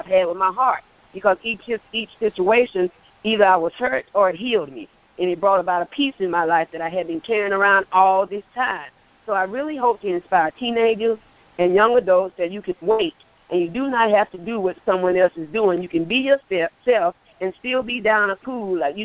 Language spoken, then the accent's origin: English; Perry, Florida, United States; now in Hinesville, United States; like you said, and I'm from Perry, Florida originally, but I've been in Hinesville, Georgia about 22 years after the death of my grandmother.